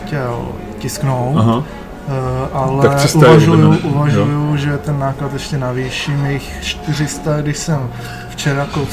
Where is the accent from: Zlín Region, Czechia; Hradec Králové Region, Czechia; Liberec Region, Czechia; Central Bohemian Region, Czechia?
Hradec Králové Region, Czechia; Hradec Králové; now in Prague, Czech Republic; Jsem původně z Hradce Králové.